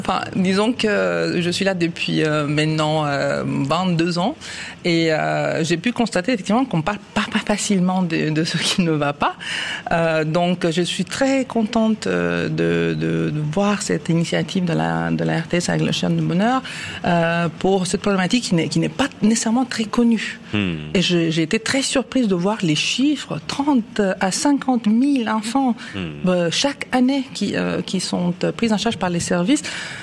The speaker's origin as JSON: {"language": "French", "country": "Romania", "lives_now": "Switzerland", "said": "je suis roumaine"}